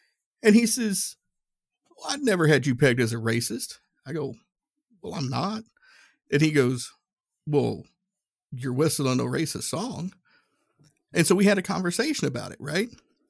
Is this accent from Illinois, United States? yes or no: no; Tennessee, United States; Growing up in Northeast Tennessee, Everybody looked like me.